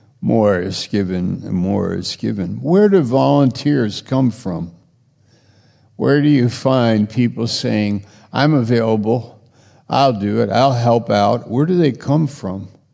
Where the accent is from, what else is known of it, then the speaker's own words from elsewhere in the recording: New York, United States; I was in Maine. I'm from New York. I was just there this summer.